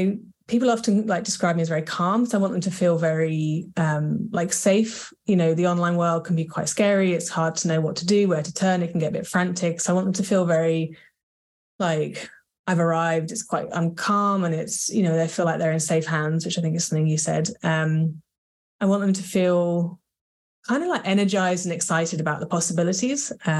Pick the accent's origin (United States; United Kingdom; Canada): United Kingdom; I think some of it comes from